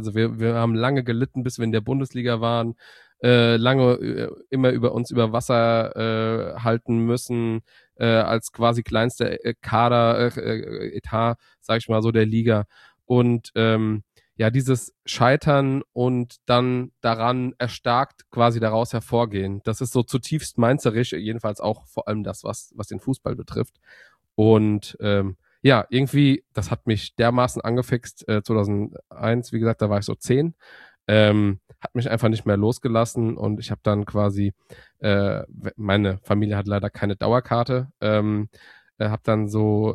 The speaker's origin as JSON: {"language": "German", "region": "Rhineland-Palatinate", "country": "Germany", "tie": "born or raised there", "said": "Ich bin, wie gesagt, in Rheinhessen aufgewachsen."}